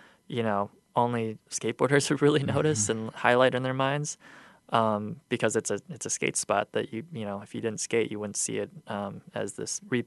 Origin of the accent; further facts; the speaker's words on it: Rockford, Illinois, United States; now in Chicago, United States; growing up in Rockford and what Rockford is as a city. I mean, after I moved to Chicago 10 years ago, but even after moving to Chicago, I felt like even though Rockford is like 80 or 90 miles away, people don't understand.